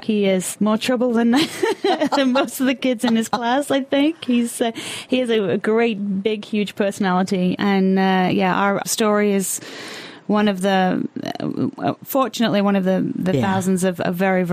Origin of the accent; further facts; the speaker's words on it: England, United Kingdom; moved away as an adult; also born or lived in Wisconsin; now in Tennessee, United States; I moved from England in my early 20s, just after college. I moved from England and spent 10 years in Wisconsin, and now 10 years down here in Tennessee.